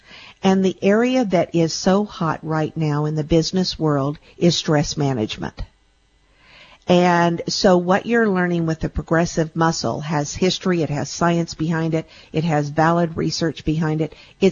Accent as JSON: {"language": "English", "region": "Texas", "country": "United States", "said": "I'm from Texas, and I miss that southern draw"}